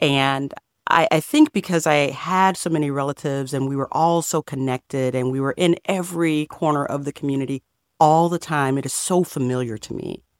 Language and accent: English; St. Petersburg, Florida, United States; I grew up right here in St. Pete.